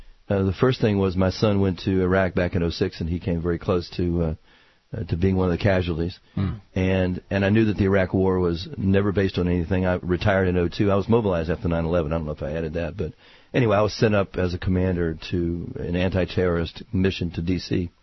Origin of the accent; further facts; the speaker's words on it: Richmond, Virginia, United States; Yes, I was born and raised in Highland Park, Churchill, in Richmond, Virginia